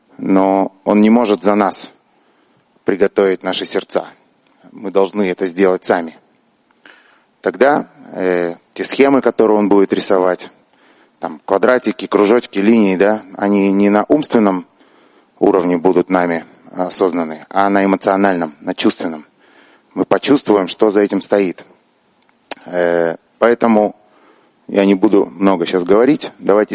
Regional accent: Petah Tikva, Central District, Israel; я из Птахтикве.

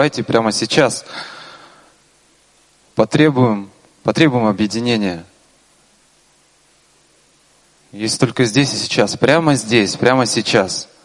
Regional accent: Kyiv, Ukraine; я из Киева.

